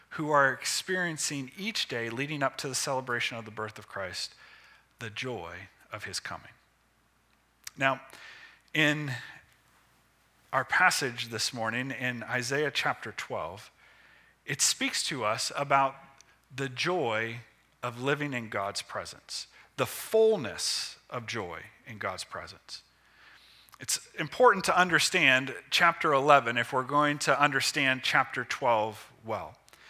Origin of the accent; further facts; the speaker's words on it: Youngstown, Ohio, United States; we would get the Youngstown Vindicator where I grew up outside of Youngstown, Ohio.